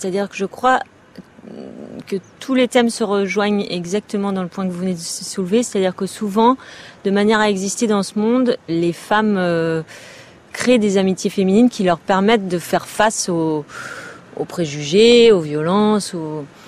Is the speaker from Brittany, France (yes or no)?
yes; Lorient, Brittany, France; nous, on est originaire de Lorient, comme dans le film, et qui est un peu moins maintenant, mais qui a été pendant longtemps une ville militaire.